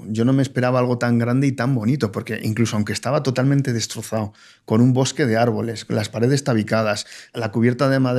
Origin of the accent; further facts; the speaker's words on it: Bilbao, Basque Country, Spain; soy de Bilbao, me gusta el tema de la pelota